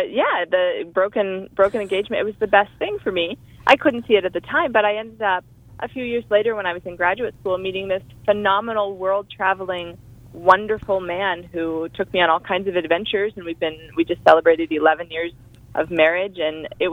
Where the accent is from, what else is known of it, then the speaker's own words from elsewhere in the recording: Midwest, United States; I grew up in the Midwest, so baking is a big part of Midwestern culture. And we're right on the border of Amish country